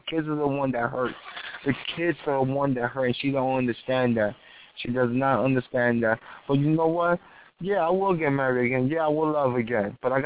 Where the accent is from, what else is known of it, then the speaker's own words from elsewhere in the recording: New York, United States; I'm from New York. I'm from the Bronx. I'm from the BX.